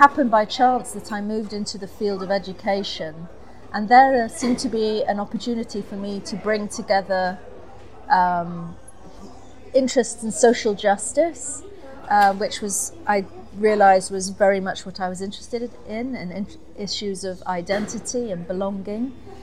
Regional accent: Kuwait; also born or lived in England; I'm half English, half Egyptian, born in England, but grew up in Kuwait. So my education was very much within an Arab context

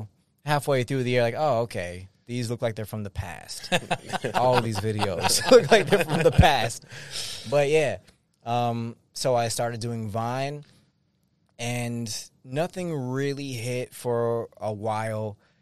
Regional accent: Massachusetts, United States; I'm from Massachusetts. I started making vines in Massachusetts in 2013.

